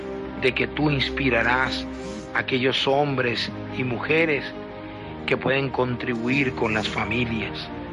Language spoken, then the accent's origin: Spanish; Venezuela; Nosotros aquí en Venezuela tenemos una crisis profunda. Te pedimos que también nos ayudes como venezolanos.